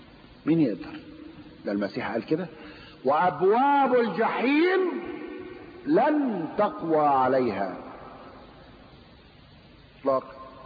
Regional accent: Egypt; كان في عندنا في مصر مشاكل كتير

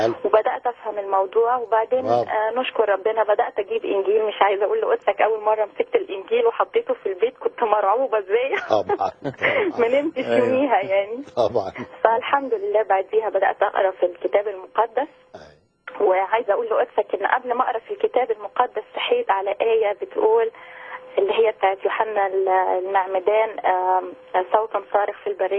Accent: Egypt; انا طبعا دلوقتي خارج، انا مصريه خارج مصر بالتاكيد.

